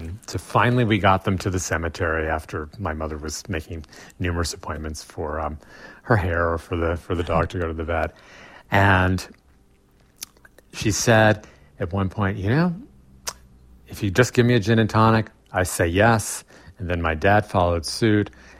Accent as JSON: {"language": "English", "town": "New York City", "region": "New York", "country": "United States", "tie": "born or raised there", "said": "And I grew up in New York City. I'm like very well practiced in that art."}